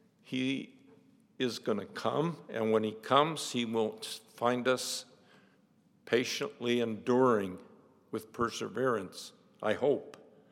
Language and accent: English; Butte, Montana, United States; I'm from Butte, Montana, so I'm a slow learner.